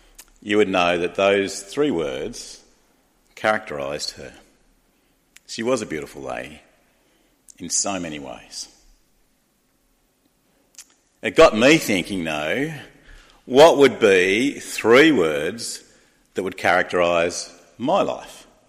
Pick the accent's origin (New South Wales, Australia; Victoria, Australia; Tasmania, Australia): Tasmania, Australia; As we were working towards my mother-in-law's funeral, we're from Tasmania.